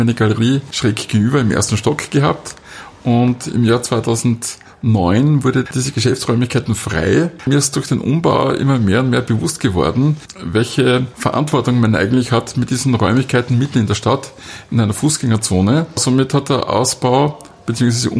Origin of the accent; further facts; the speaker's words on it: Wildon, Styria, Austria; Doch, ich bin schon Grazer, bin aber eben in der Südsteiermark, in Wildon aufgewachsen und dann in Leimitz zur Schule gegangen.